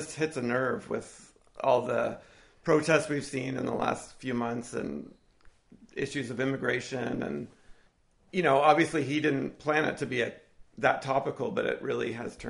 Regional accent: Canada; Like, I just, as a Canadian, I didn't love that aspect.

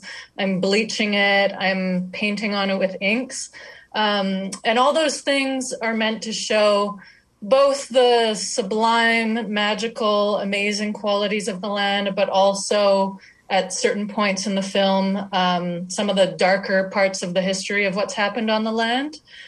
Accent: Canada; Maybe it's just being Canadian, and you know, I love looking at maps

